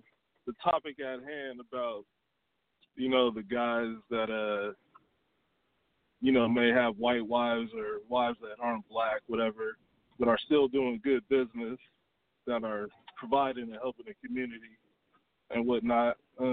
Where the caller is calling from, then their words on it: Huntsville, Alabama, United States; Calling from Huntsville, Alabama, brother.